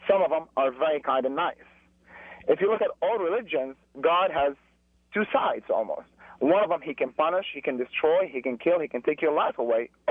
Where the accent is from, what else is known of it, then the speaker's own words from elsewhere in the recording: Beirut, Beirut Governorate, Lebanon; moved away; I'm a Muslim, but I went to church for 16 years. I was raised in Beirut. And I immigrated over here.